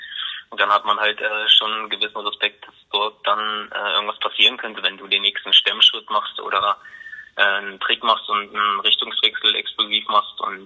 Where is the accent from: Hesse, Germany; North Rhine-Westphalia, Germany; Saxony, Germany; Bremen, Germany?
Saxony, Germany; Dresden; deswegen bin ich ein Dresdner Junge und bin auch stolz darauf